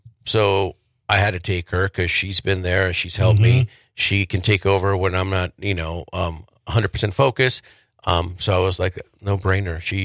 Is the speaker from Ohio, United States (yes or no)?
no; Montana, United States; offer the traditional foods that I grew up with here in Montana and this area